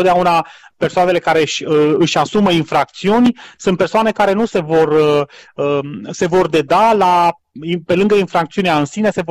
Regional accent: Romania; pentru că noi, la rândul nostru, ca români, avem 3-4 milioane de români plecați în străinătate.

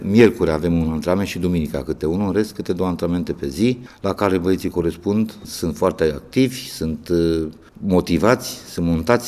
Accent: Brașov, Brașov County, Romania; also born or lived in Sălaj; De origine sunt din Sălaj, născut în Sălaj, dar sunt crescut la Brașov, că părinții mei au migrat spre Brașov pentru că acolo, fiind oraș industrial, erau bani mai mulți decât în Sălaș

